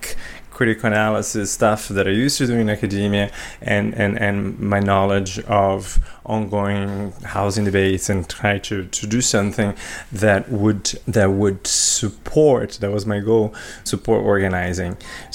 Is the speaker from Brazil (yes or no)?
yes; Brazil; now in Canada; So I grew up in Brazil in the 1980s, 1990s. So it was a pretty chaotic political, social and economic context. Eventually I came to Canada